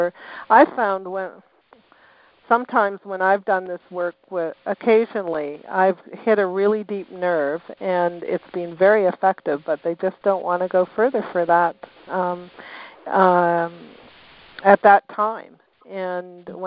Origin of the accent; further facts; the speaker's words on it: Canada; now in England; I moved to England from from Canada